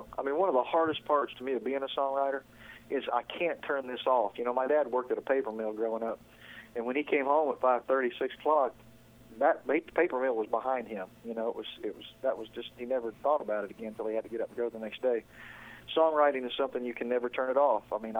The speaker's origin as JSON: {"language": "English", "region": "Ohio", "country": "United States", "tie": "born or raised there", "said": "But I remember reading when I was growing up in Ohio about … his songwriting"}